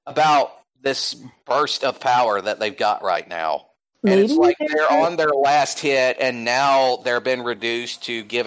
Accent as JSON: {"language": "English", "region": "Georgia", "country": "United States", "tie": "born or raised there", "said": "Now back to my home state of Georgia."}